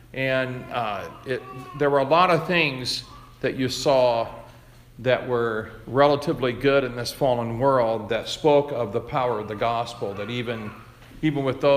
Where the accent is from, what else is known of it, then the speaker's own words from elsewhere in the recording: Bible Belt, United States; I grew up in the Bible Belt, and I grew up, well, I'm going to turn 70 tomorrow, so that tells you how far back it is when I was a kid.